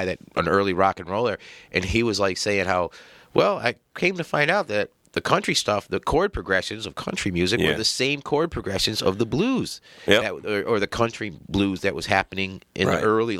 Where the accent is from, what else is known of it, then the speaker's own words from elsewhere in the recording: Buffalo, New York, United States; I'm from Buffalo, New York, so I grew up watching this.